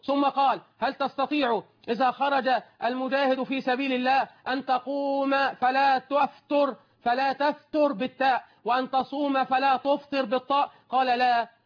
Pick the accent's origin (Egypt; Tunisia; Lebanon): Egypt; أنا مصري مثلكم وأنا مسلم مثلكم